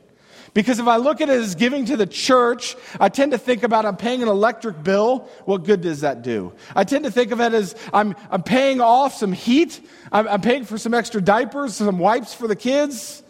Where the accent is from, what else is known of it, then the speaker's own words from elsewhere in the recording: United States; I'm an American. I live in America.